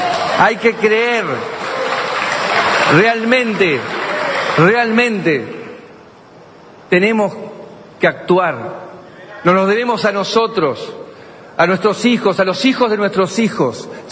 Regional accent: Argentina; Cada vez que veo que somos millones los argentinos que creemos en lo que estamos haciendo, que creemos que el cambio es posible.

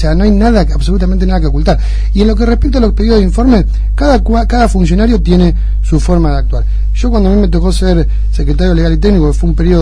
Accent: Bolívar, Buenos Aires Province, Argentina; Yo, si bien soy de Bolívar, volví hace 5 años de la mano del intendente a mi ciudad

